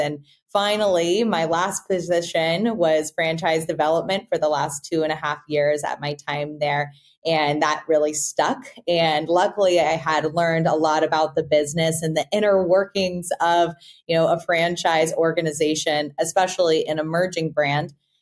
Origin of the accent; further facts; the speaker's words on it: Austin, Texas, United States; I'm an Austinite, born and raised in Austin, Texas, where, you know, my franchising journey really began.